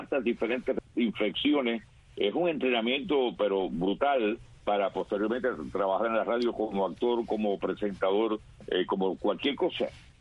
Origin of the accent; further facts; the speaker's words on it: Remedios, Villa Clara, Cuba; de mi pueblo de Remedios, de un servidor que soy de 10 Remedios y no tengo abuela